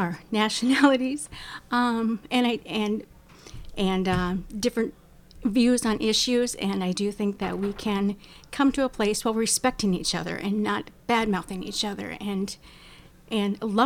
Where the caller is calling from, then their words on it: Farmington, Minnesota, United States; I am coming from Farmington, Minnesota.